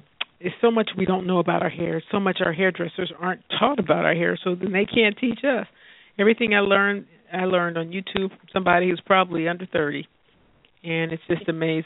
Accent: California, United States; I'm from California, so I just want to make sure it's still warm when I go.

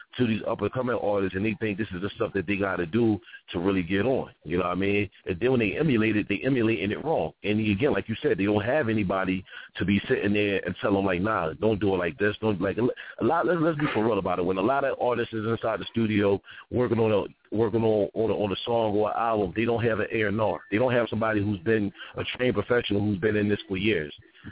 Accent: Philadelphia, Pennsylvania, United States; I'm originally from Philly. I'm back in Philly as we speak.

